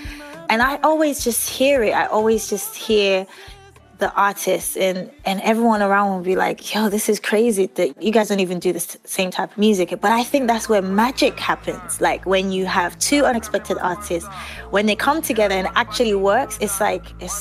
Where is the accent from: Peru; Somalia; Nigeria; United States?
Nigeria; I'm from Nigeria, and many years ago, like 10 years, 15 years ago, it wasn't cool to want to be a musician.